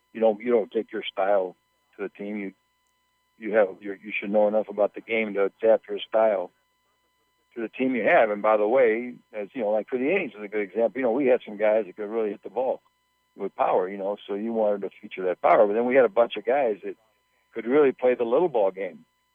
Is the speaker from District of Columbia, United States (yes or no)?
no; Tampa, Florida, United States; born there; You know, I was born in Tampa, and my dad worked very hard for 6 days, and we loved baseball.